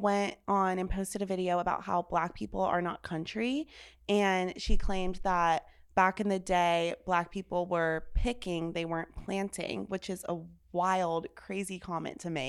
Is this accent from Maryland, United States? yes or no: no; Georgia, United States; I didn't grow up on the farm. I grew up in Georgia.